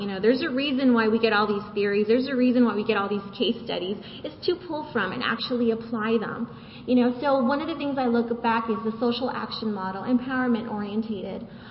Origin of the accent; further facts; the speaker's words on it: Los Angeles, California, United States; born there; I consider myself a Latina. I was born in Los Angeles. My parents are Salvadorian.